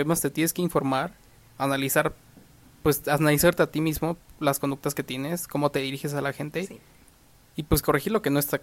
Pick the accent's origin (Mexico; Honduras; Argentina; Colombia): Mexico; esa es la mentalidad de muchos mexicanos, de quedarte con la mínima calificación para pasar y no. Intenta superarte, intenta ser una mejor persona para cambiar nuestro país